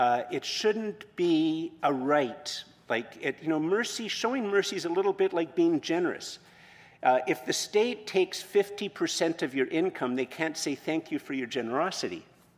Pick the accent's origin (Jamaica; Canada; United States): Canada; But for Canadians, there's a bit of a problem, and we're very Canadian.